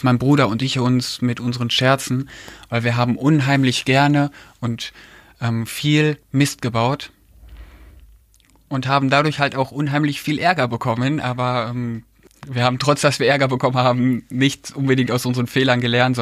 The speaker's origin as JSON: {"language": "German", "town": "Kleve", "region": "North Rhine-Westphalia", "country": "Germany", "tie": "born or raised there", "said": "aber Kleve ist meine Heimat, darauf beziehe ich mich auch noch"}